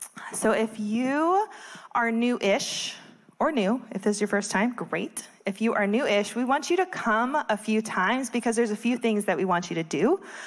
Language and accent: English; Texas, United States; Relative, I'm from Texas. I understand my Texas friends, this is not hot.